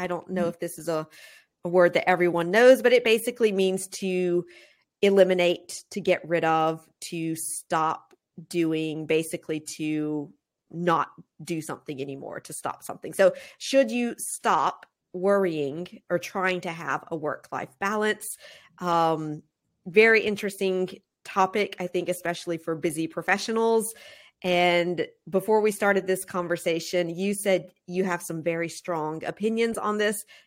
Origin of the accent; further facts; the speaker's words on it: United States; But I feel like, as an American, I feel like, this is not so bad.